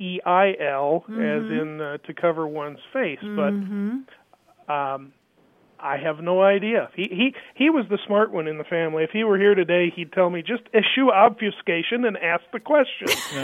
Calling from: Indianapolis, Indiana, United States; I'm calling from Indianapolis.

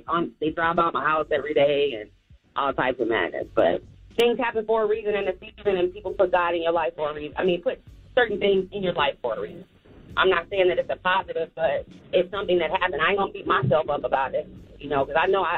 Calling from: Chicago, Illinois, United States; I'm calling from Chicago, so I have this question for you all.

